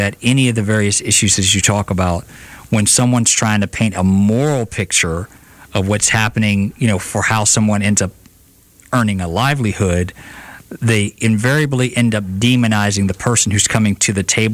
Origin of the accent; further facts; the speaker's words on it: Prichard, Alabama, United States; we grew up in Pritchard